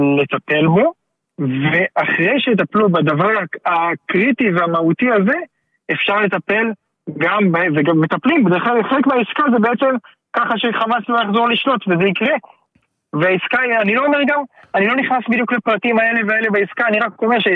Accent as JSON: {"language": "Hebrew", "town": "Be'eri", "region": "Southern District", "country": "Israel", "said": "ואני מבארי, כן, אני מקיבוץ בארי, אני יד הגדר"}